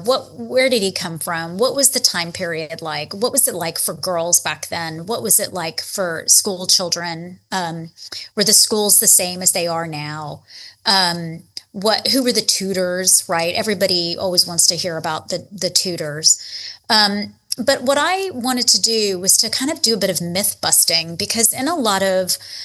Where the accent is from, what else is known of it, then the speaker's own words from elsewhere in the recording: Texas, United States; Well, I'm the Texan.